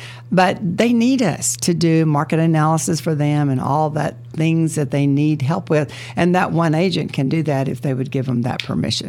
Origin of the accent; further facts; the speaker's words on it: Texas, United States; So Texas, being native Texan that we are, though, we're a little prejudiced.